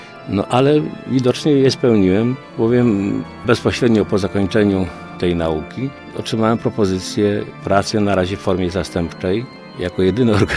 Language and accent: Polish; Żarnów, Łódź Voivodeship, Poland; w tej miejscowości małej, w której się urodziłem, w Żarnowie koło Poczna